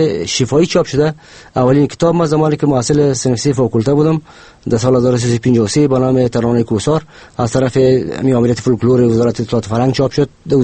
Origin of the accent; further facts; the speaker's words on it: Kabul, Afghanistan; در سال 1329 در شهر کابل به دنیا آمدیم.